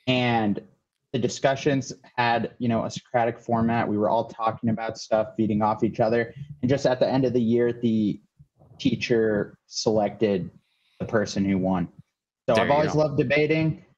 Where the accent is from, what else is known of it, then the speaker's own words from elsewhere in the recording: Dallas, Texas, United States; I'm 24. I'm from Dallas, Texas.